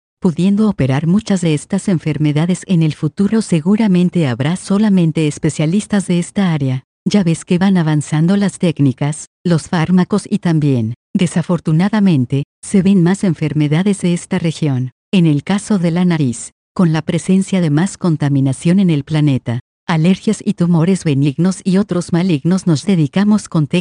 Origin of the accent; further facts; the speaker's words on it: Mexico; Recuerdo que les llamaba mucho la atención mi acento. No podían dilucidar si era mexicano o qué era. Dicen es muy neutro. Me decían es que no hablas así como Cantinflas. Y les decía es que México es muy grande y que es en sí mismo un crisol cultural.